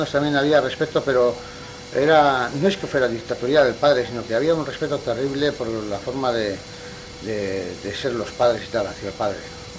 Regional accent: Tolosa, Basque Country, Spain; esto ya no es un pueblo de donde yo soy, de Tolosa

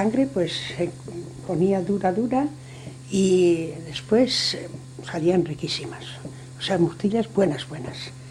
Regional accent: Basque Country, Spain; first language Basque; Spanish is a second language; No puedo hablar porque soy vasca y a veces pues no puedo hablar bien.

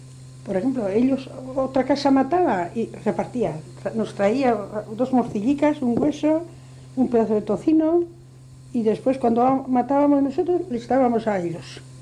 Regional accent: Basque Country, Spain; first language Basque; Spanish is a second language; No puedo hablar porque soy vasca y a veces pues no puedo hablar bien.

